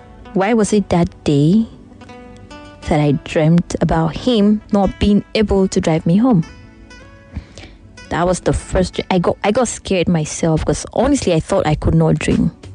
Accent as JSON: {"language": "English", "country": "Nigeria", "said": "I mean, as a Nigerian babe now, who doesn't like a whoop?"}